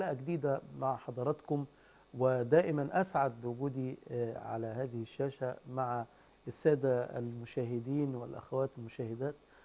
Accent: Egypt; بيننا نحن كمصريين

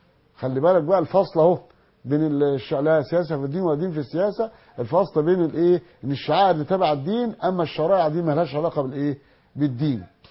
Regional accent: Egypt

